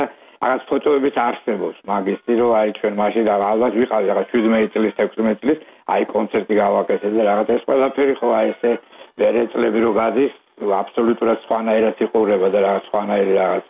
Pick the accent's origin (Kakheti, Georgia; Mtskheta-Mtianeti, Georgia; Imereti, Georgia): Kakheti, Georgia; Tsinandali; born or raised there; now in Freiburg, Germany